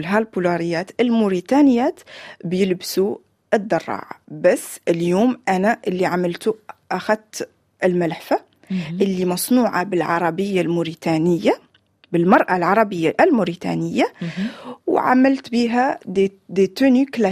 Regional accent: Mauritania; also born or lived in Paris, France; أنا ولدت وترعرعت في موريتانيا، دونك هذا الحب أنا جيت لموريتانيا مع هذا الحب.

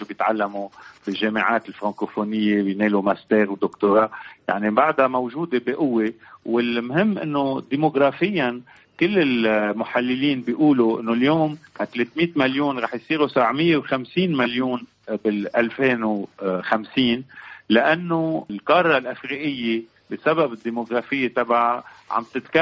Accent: Beirut, Beirut Governorate, Lebanon; أنا ابن بيروت، وأن كانت عائلتي الأصل من دير القمر، ولكن أنا ربيت ببيروت وهيدي مدينتي

